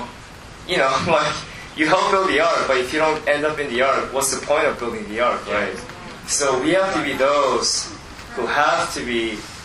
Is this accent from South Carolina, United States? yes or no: no; California, United States; Sorry, I'm from California.